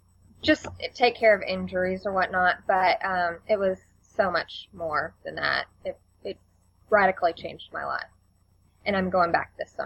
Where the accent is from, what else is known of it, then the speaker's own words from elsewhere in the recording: Amarillo, Texas, United States; I am from Amarillo, Texas, which is in the Panhandle as well. And I went to Caprock High School there, and I moved to Abilene and graduated from Hardin-Simmons with an athletic training degree.